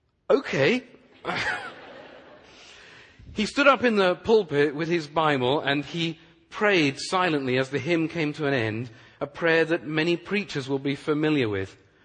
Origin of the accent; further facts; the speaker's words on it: Wales, United Kingdom; now in United States; I came over here to the U.S. a little less than 5 years ago from Wales, which is where I and my family all come from.